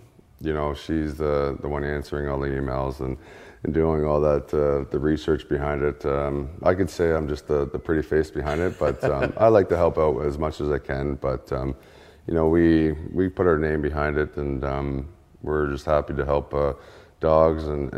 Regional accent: Ontario, Canada; we're from Ontario, Canada

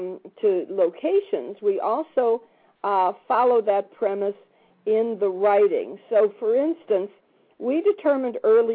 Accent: Hollywood, California, United States; also born or lived in Juneau; Of course, I grew up in Hollywood, too, so we were both very familiar with L.A. And then the second one was in Juneau, where I lived for so many years.

